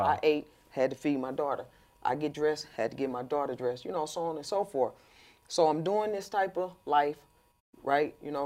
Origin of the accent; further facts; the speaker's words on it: St. Louis, Missouri, United States; I came from St. Louis, Missouri. If anybody know anything about Missouri, St. Louis, the Midwest, you know, in the trenches for real.